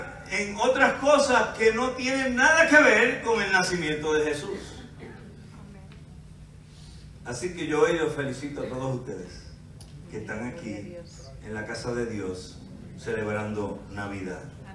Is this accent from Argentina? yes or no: no; Puerto Rico; conociendo como somos los boricuas